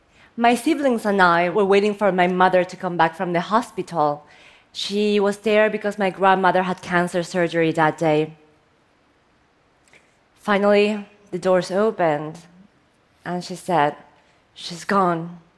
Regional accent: Argentina; also born or lived in South Korea / United States; I was born in Korea, the land of kimchi, raised in Argentina, where I ate so much steak that I'm probably 80% cow by now. And I was educated in the U.S.

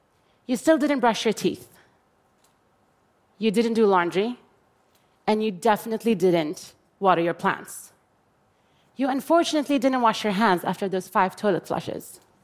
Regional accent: Jordan; born or raised there

